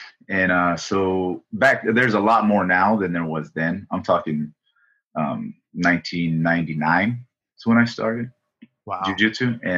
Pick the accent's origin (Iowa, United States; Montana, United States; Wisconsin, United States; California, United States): California, United States; San Diego; also born or lived in Los Angeles; Yeah, I'm from San Diego, and I grew up here. I wasn't born. I was born in L.A., but I grew up here since I was tiny.